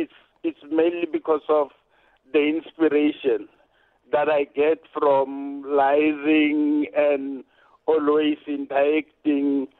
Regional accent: South Africa; I was in Italy as a South African diplomat.

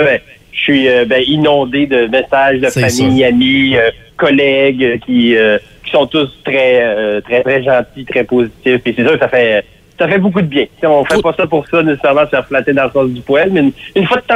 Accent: Quebec, Canada; moved away as an adult; moi, je suis déménagé du Saguenay, j'avais 21 ans pour faire ça.

